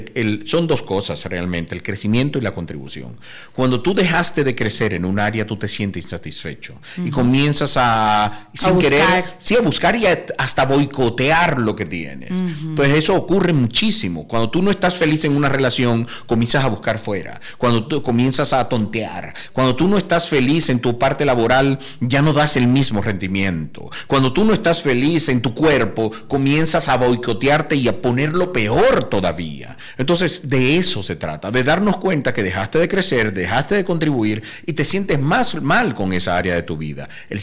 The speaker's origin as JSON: {"language": "Spanish", "country": "Dominican Republic", "moved": "yes", "said": "la verdad es que yo me salí de República Dominicana hace 15 años"}